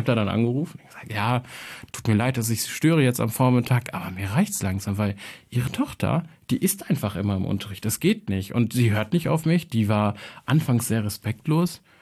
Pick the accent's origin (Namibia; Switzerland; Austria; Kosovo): Kosovo; ich als Kosovare, der jetzt irgendwie sich nicht als besonders nationalstolz, sondern eher als tolerant bezeichnen würde